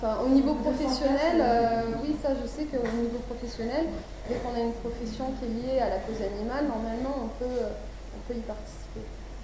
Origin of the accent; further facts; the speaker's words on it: France; now in Canada; même si je ne suis pas québécoise du tout. Je suis française